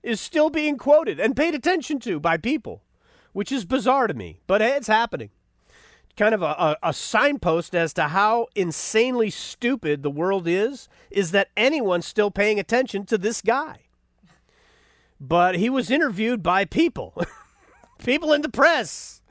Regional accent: England, United Kingdom; accent: English; The only reason I quote the guy is so that it can use my funny English accent.

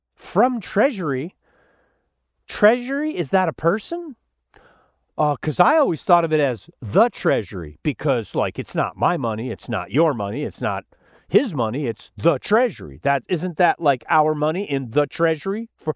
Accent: United States; It's embarrassing, frankly, as an American.

